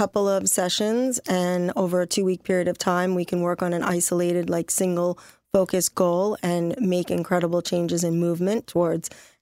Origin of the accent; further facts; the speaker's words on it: New York City, New York, United States; So I'm from New York City originally.